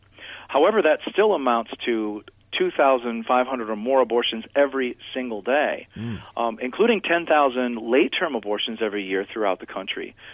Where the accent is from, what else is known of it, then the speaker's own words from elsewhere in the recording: Illinois, United States; in radically pro-abortion states like California, New York, and my home state of Illinois.